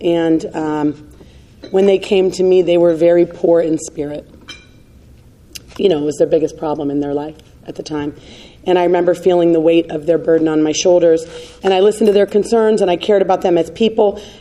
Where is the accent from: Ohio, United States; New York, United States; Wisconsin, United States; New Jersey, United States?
Ohio, United States; Akron; I grew up here in Akron. Four siblings, a mom and dad.